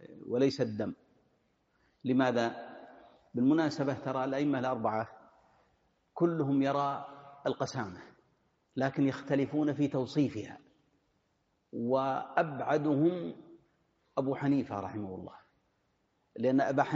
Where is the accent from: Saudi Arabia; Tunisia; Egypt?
Saudi Arabia; Hejaz; عندنا في الحجاز يقولون زقاق، أو هنا فريج ولا لا